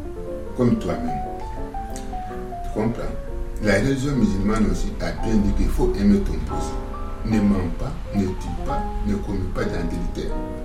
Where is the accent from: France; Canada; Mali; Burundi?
Mali; now in Algeria; Moi, je suis malien. Je suis à côté d'Alger. Mais moi, je suis catholique pratiquant